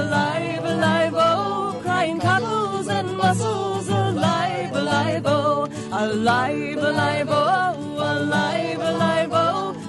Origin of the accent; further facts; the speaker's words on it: Ireland; And I called in, and I said, look, I'm from Ireland.